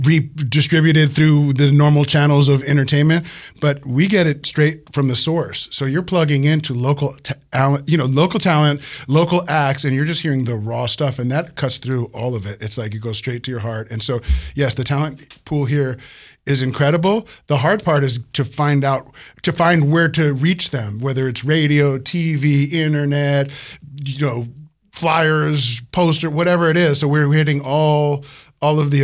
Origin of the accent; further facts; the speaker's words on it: Hollywood, California, United States; I come from Hollywood, so the bar was kind of high.